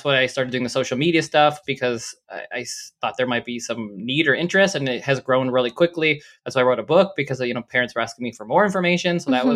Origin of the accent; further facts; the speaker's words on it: Toronto, Ontario, Canada; I grew up in Toronto, so nothing against Florida